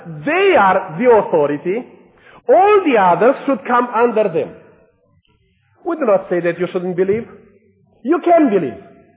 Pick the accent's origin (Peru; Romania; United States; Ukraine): Romania; English is a second language; And you understand that I'm coming from Romania, from behind the former the Iron Curtain.